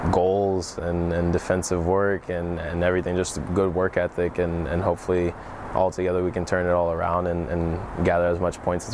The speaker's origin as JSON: {"language": "English", "country": "Germany", "tie": "born or raised there", "said": "as a kid coming over to Europe, I grew up in Germany"}